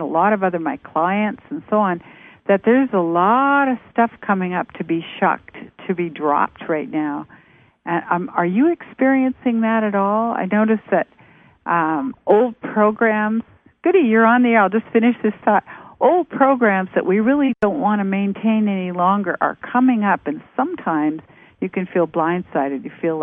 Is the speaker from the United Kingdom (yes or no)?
no; Canada; now in United States; I live up by the Canadian border, and I'm actually Canadian but living in the States now and have been for a long time.